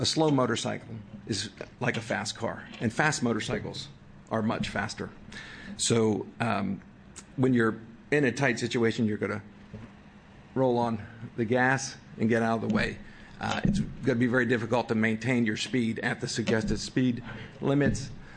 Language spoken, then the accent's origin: English; Springfield, Oregon, United States; I'm from Springfield, Oregon